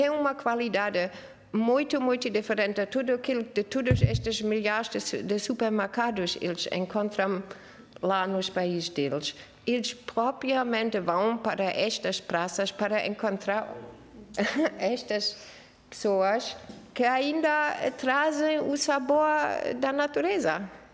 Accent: Germany; Portuguese is a second language; now in Portugal; Ok, eu sou alemã, vivo cá neste país bonito já desde 21 anos

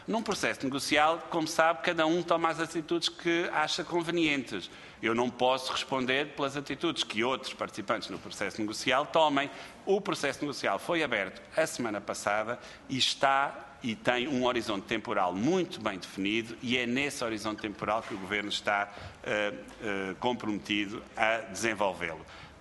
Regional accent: Olhão, Algarve, Portugal; eu sou originário de Olhão, nasci em Olhão, e a minha família é toda algarvia e é de onde eu sou originário.

